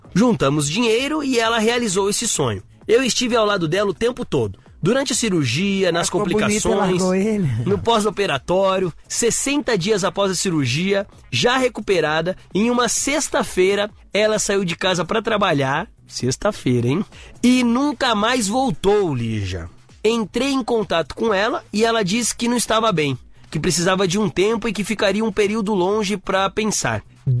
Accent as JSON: {"language": "Portuguese", "town": "Belo Horizonte", "region": "Minas Gerais", "country": "Brazil", "said": "tenho 43 anos e sou de Belo Horizonte."}